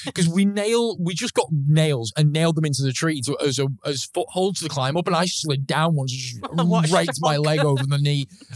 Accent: Manchester, North West England, United Kingdom; I grew up in Manchester, obviously up north, and so streets of terraced housing.

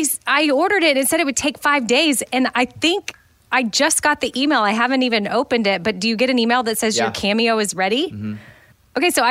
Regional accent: Austin, Texas, United States; also born or lived in North Carolina; I had never left the state of Texas, like living-wise. I had always born and raised in Austin, and then I got married and I had to move to North Carolina

